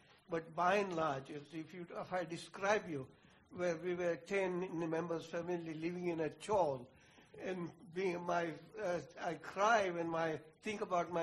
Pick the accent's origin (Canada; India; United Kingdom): India; Mumbai, Maharashtra; English is a second language; I come from Mumbai or Bombay. My parents were in Gujarat.